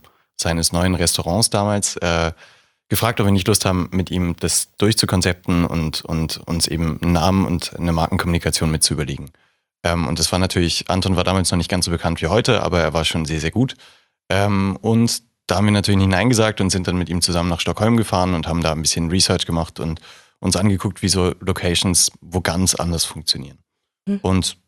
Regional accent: Hamburg, Germany; Also ja, Hamburg ist eine wunderschöne Stadt und meine Heimat

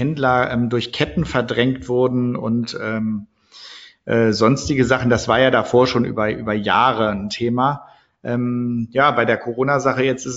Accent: Wolfenbüttel, Lower Saxony, Germany; ich komme ja eigentlich aus Wolfenbüttel, einer Kleinstadt im südlichen Niedersachsen.

